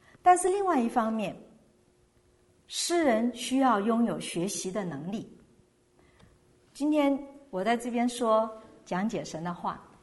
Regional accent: Taiwan; 我们从小在台湾读书的时候

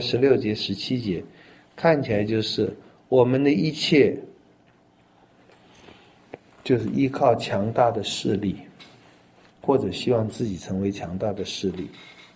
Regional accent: China; 甚至可能我们中国人说最好的丰衣足食感戴父母

